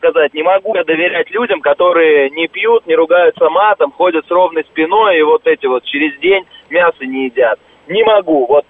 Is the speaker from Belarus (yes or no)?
no; Southern Urals, Russia; now in Moscow, Russia; Мое детство проходило на Южном Урале.